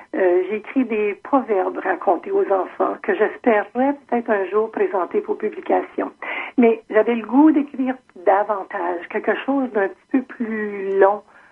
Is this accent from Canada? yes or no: yes; Ontario, Canada; parce que je suis franco-ontarienne, j'ai toujours demeuré en Ontario